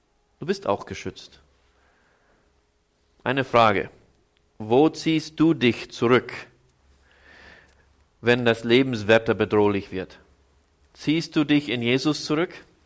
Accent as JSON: {"language": "German", "region": "Iowa", "country": "United States", "tie": "born or raised there", "said": "In meiner Jugend lebte ich in Iowa."}